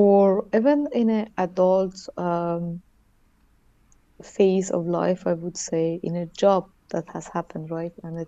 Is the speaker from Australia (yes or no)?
no; Iran; born there; English is a second language; originally Iranian. It's a very difficult question, actually, when they ask, where are you coming from? So I say I was born in Iran